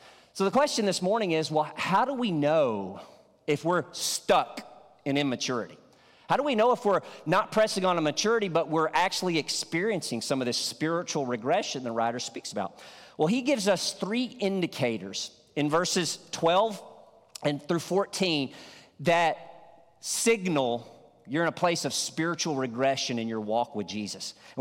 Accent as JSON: {"language": "English", "region": "Arkansas", "country": "United States", "tie": "born or raised there", "said": "In my hometown where I grew up in Northeast Arkansas, I knew a man."}